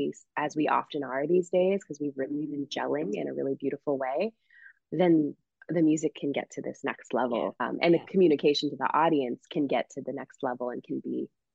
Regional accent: Springfield, Massachusetts, United States; we were the only Haitian French Canadian family anywhere, from what I could see in my hometown of Springfield, Massachusetts. It was very, very Irish, Catholic, Puerto Rican area when I was growing up.

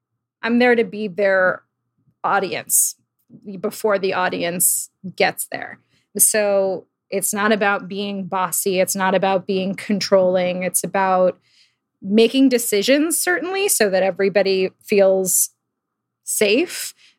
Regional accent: Old Bridge, New Jersey, United States; No, I grew up in New Jersey in a town called Old Bridge, not famous for anything, but yeah, it was like a suburban town.

